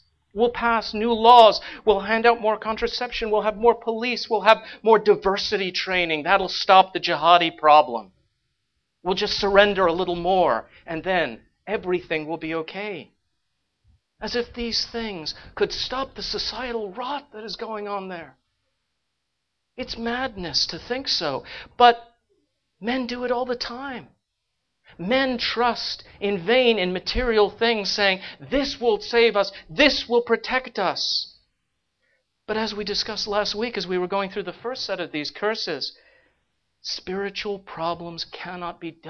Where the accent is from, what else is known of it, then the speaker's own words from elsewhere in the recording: United Kingdom; Every single negative index by which you can assess a culture, unfortunately, Britain, my home country, is leading in.